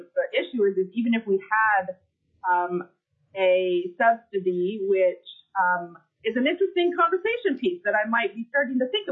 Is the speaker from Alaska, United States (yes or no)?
yes; Barrow, Alaska, United States; now in Anchorage, United States; Lack of adequate child care in Barrow, which is my hometown, is one of the reasons my family relocated to Anchorage. It is also one reason why it is challenging for me to move my entire family back home again to Barrow.